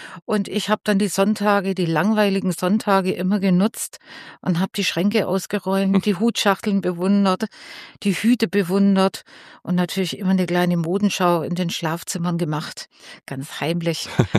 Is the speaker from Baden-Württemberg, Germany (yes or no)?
yes; Herrenberg, Baden-Württemberg, Germany; born there; Ich komme gebürtig aus Herrenberg.